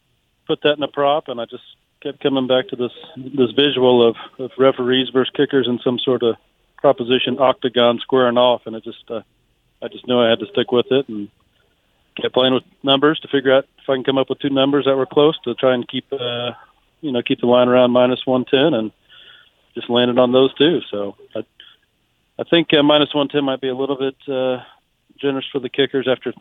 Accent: Springfield, Missouri, United States; I'm out of the Springfield, Missouri area.

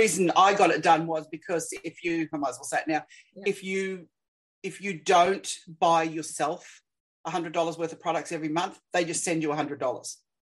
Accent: Australia; I was teaching in Australia. I'm Australian, obviously.

